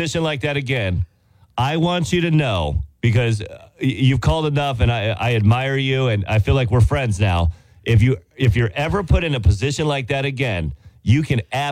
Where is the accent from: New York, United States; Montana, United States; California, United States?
California, United States; now in Maine, United States; Yeah, I came from California. Listen, I don't want to bring any of the rules or regulations here.